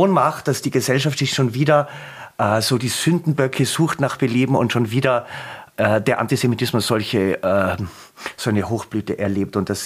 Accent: Innsbruck, Tyrol, Austria; born there; now in Vienna, Austria; ich bin in Innsbruck geboren, wohne in Wien und bin jetzt über Linz angereist.

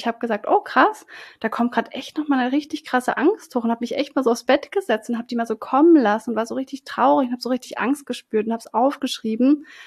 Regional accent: Southern Germany, Germany; ich bin ja in Süddeutschland auf dem Dorf aufgewachsen

